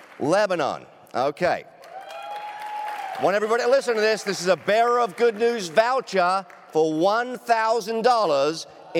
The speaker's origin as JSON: {"language": "English", "region": "England", "country": "United Kingdom", "said": "I'm from England"}